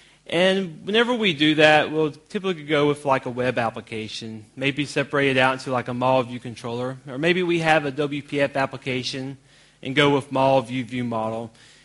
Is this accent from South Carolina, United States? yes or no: yes; Columbia, South Carolina, United States; I'm from Columbia, South Carolina in the United States.